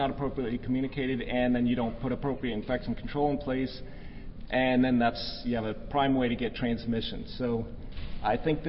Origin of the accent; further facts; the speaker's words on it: Oregon, United States; I come from Oregon, which, like Alaska, I think is a very beautiful northwestern state.